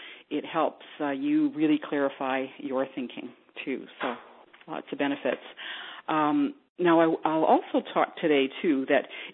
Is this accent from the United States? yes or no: no; Toronto, Ontario, Canada; also born or lived in British Columbia; I'm Canadian, live just outside Toronto. I was in British Columbia for 10 years and then moved back to my hometown's Toronto, so I moved back to Ontario a few years ago.